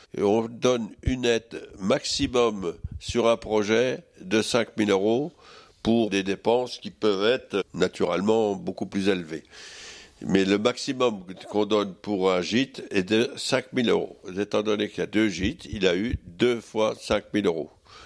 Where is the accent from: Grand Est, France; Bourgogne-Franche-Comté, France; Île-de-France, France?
Grand Est, France; Je suis natif des Loches. Je suis arrivé aux Loches en 1947 et juste après la guerre, mes parents avaient la fonction de régisseur.